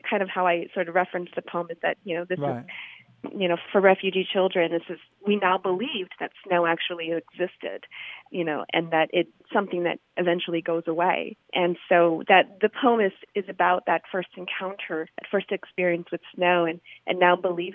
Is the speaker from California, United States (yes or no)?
yes; Fresno, California, United States; You know, I was born and raised in Central Fresno area. So that part of me is very, I'm very tied and rooted to that area.